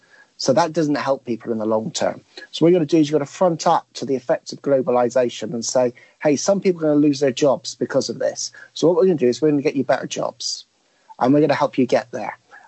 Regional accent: South West England, United Kingdom; I mean, I come from Cornwall, so we got hit by globalization in 1867.

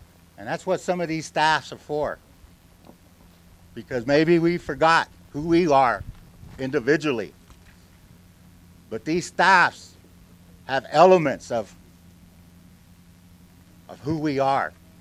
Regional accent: Oklahoma, United States; I'm a Choctaw from Oklahoma.

